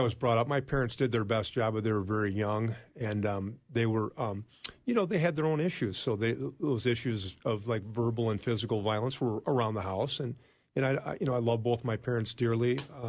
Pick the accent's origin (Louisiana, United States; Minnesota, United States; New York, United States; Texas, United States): Minnesota, United States; Edina; Grew up in Edina.